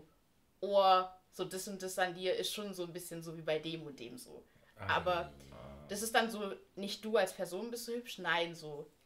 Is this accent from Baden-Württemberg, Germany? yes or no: yes; Albstadt, Baden-Württemberg, Germany; also born or lived in Hamburg; dann kam eben so der Cut, als wir hier in den Süden gezogen sind, nach Abstadt.